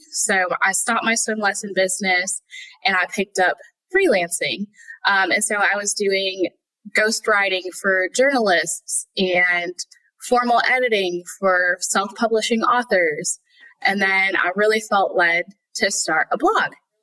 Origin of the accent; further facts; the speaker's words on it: Connecticut, United States; now in Texas, United States; So I live in Texas. I'm a mom of 3, 6 and under. I'm originally from Connecticut, hence why I don't have a Texas accent. I'm not from here.